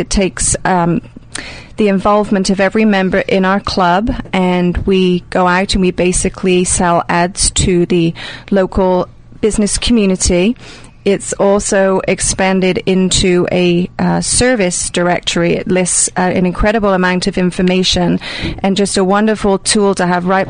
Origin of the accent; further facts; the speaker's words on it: South West England, United Kingdom; now in Millbrook, United States; I'm from Gloucestershire in England.